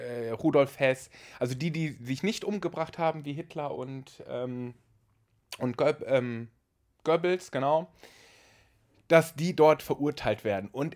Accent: North Rhine-Westphalia, Germany; born there; Ich komme ja auch aus dem Ruhrgebiet. Du würdest das nicht sagen. Ich bin aber im Ruhrgebiet geboren, sagen wir mal so.

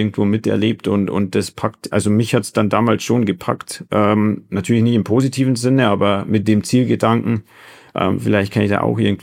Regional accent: Eging am See, Bavaria, Germany; also born or lived in Deggendorf; Nein, komme aus Egen am See, beziehungsweise Tannberg, also ein kleines Dorf in der Nähe sozusagen oder in der Landkreisgrenze Freiangrafenau und Passau.

